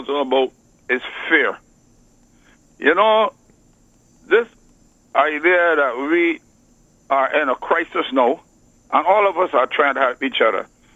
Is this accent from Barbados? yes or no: yes; Barbados; They say, where are you from? I say, from Barbados. You from Barbados? Yeah.